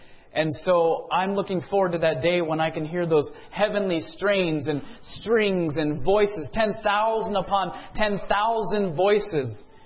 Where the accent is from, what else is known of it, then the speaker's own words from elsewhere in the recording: California, United States; moved away as an adult; now in New Mexico, United States; We're transplants from California, and we moved there about 3 years ago.